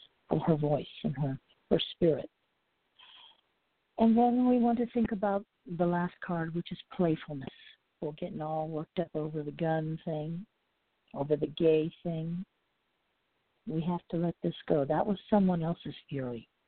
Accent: the North, United States; now in Orlando, United States; It's been my place, my hometown for a long time. Don't say for, because you can tell I'm from really up north. Because Southerners don't say fur.

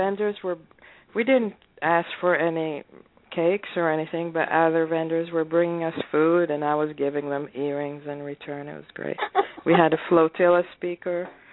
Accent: Israel; I feel damaged from growing up in Israel in an occupying society

